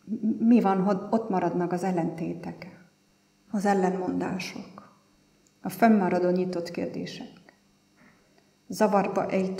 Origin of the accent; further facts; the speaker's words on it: Austria; Hungarian is a second language; Én osztrák vagyok